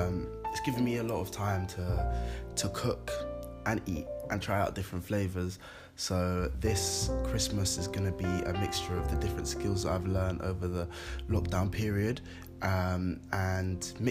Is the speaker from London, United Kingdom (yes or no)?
yes; London, United Kingdom; I'm 20 years old and I'm from London.